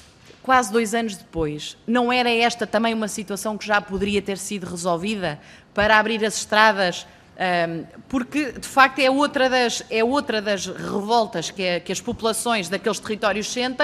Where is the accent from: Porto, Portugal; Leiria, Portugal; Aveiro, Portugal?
Leiria, Portugal; Marinha Grande; eu sou da Marinha Grande